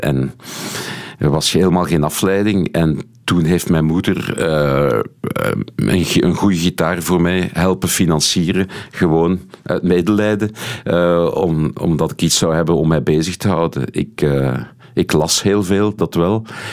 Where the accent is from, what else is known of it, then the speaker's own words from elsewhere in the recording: Steenokkerzeel, Flemish Brabant, Belgium; also born or lived in Haren; Ja, ik ben opgegroeid in Steenokkerzeel. Nu, tot mijn 7e woonde ik in de gemeente Haren, wat gezien mijn coiffure wel grappig is. En dan zijn we naar Steenokkerzeel verhuisd, dus dat is ook een beetje verder aan de buitenkant van Brussel.